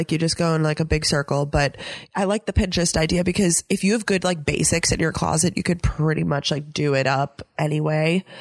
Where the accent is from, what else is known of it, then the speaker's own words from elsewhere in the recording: New York, United States; I can't believe I'm friends with multiple girls now from Texas as a New Yorker.